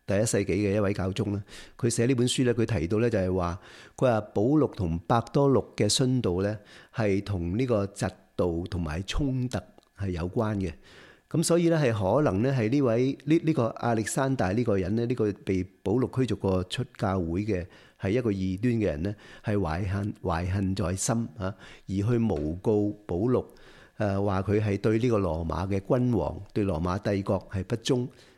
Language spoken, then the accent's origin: Chinese; Canada; 又另外大家都知道，我们加拿大人都知道